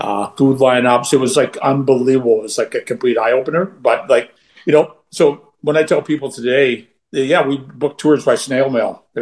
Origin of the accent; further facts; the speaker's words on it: Canada; okay, we're from Canada, the center of Canadian music is Toronto.